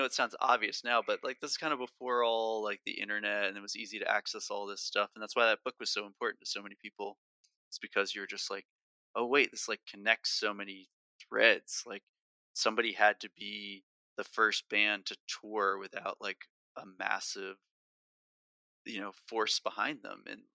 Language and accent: English; New Jersey, United States; Because I grew up in North Jersey, we'd go into New York to see bands play.